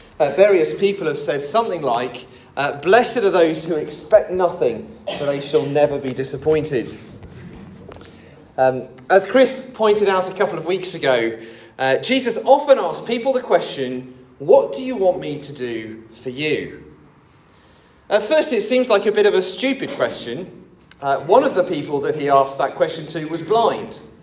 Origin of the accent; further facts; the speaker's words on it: England, United Kingdom; Of course I'd miss complaining. I'm English.